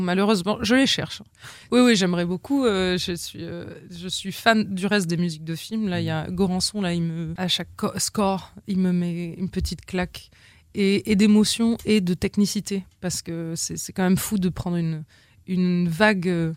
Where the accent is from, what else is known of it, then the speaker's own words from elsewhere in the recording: Nice, Provence-Alpes-Côte d'Azur, France; now in Paris, France; Je suis niçoise et quand j'ai déménagé à Paris